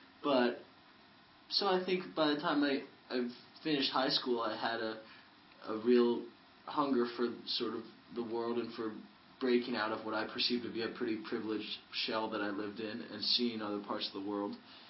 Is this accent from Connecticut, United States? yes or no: yes; Connecticut, United States; Sure. I grew up in Connecticut and spent my summer times in Maine.